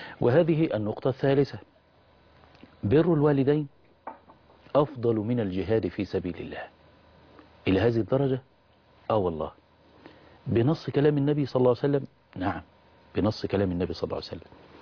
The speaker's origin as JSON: {"language": "Arabic", "town": "Mansoura", "region": "Dakahlia", "country": "Egypt", "said": "فكان يقول لي انت منين … فاقول له من المنصورة."}